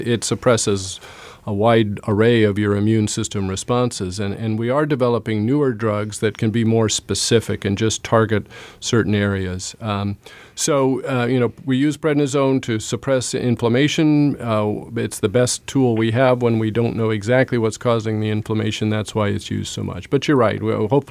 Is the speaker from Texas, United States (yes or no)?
no; California, United States; Pertussis, I'm from California, so we just got through a terrible year of pertussis with over 9,000 cases in California and 10 deaths in babies.